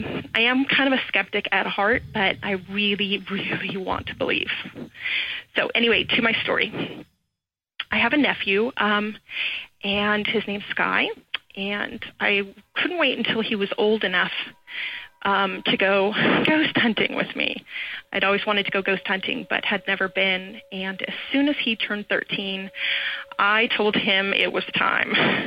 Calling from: San Francisco, California, United States; I'm calling from the San Francisco Bay Area in California.

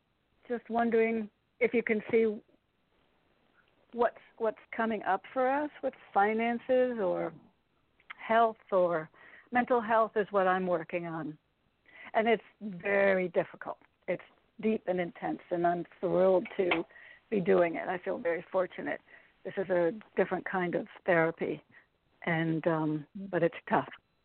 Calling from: Connecticut, United States; in Connecticut.

